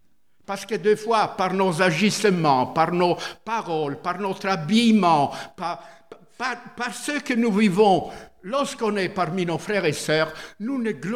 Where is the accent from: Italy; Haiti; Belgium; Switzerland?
Italy; On se regarde, et moi je suis italien, et des Martiniquais, Guadeloupéens, Guyanais, tout ça, mais voilà.